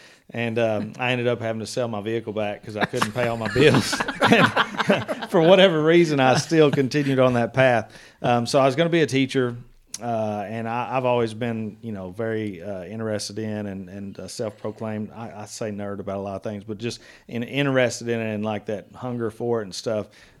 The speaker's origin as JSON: {"language": "English", "region": "Kentucky", "country": "United States", "tie": "born or raised there", "said": "You know, I was raised here in Webster County."}